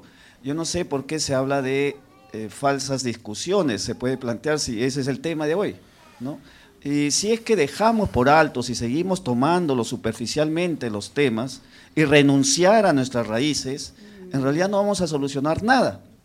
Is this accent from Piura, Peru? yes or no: yes; Piura, Peru; En el caso de donde vengo, del pueblo de los Ayahuaca, allá en Piura, en la Sierra de Piura